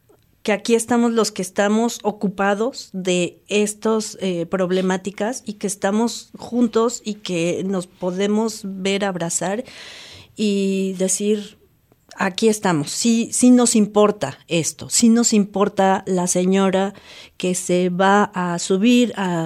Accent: Mexico; esa llaga que como mexicanos tenemos.

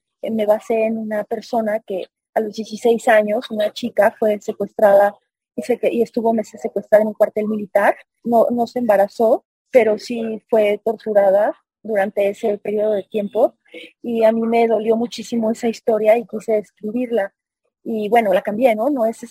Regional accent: Mexico; yo siendo una mujer mexicana, no soy guatemalteca, y siendo una mujer se consideraría blanca

